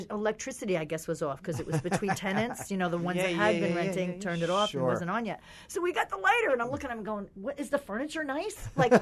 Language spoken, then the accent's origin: English; New Jersey, United States; also born or lived in New York; I was a Jersey girl.